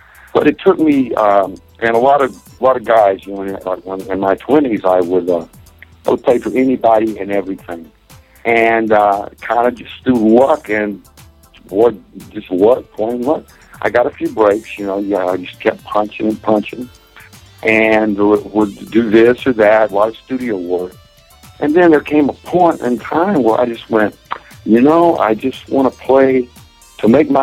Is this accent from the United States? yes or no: yes; Deep South, United States; moved away as an adult; now in Los Angeles, United States; And I played in bands, and I'm from the South, the Deep South.